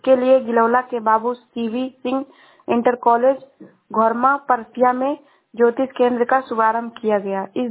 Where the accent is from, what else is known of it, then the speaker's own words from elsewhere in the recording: Uttar Pradesh, India; मैं जिला श्रावस्ती से हूँ।